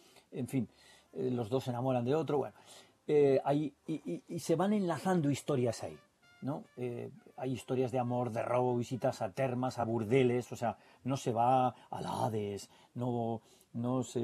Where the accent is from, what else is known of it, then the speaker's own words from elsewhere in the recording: Spain; no es que lo diga yo porque somos de España